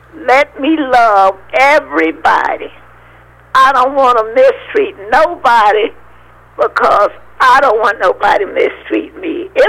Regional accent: South Carolina, United States; South Carolina.

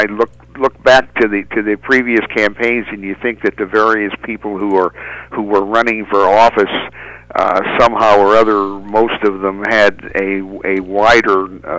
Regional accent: Vincennes, Indiana, United States; whose mansion is in Vincennes, Indiana, my hometown

